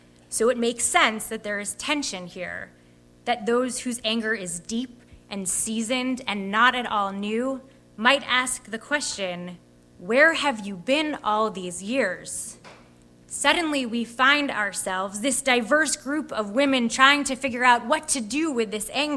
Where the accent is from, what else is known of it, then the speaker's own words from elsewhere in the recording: United States; I am angry because I am an American, and I am also very angry because I am a woman.